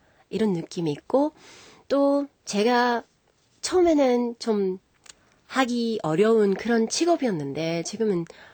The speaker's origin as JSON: {"language": "Korean", "country": "Japan", "tie": "born or raised there", "said": "일본 제가 태어나서 지금까지 살아온 곳이니까"}